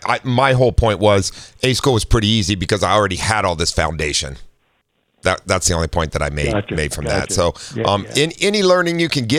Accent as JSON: {"language": "English", "region": "Midwest", "country": "United States", "tie": "born or raised there", "said": "especially I grew up in the Midwest. That was very common, you know."}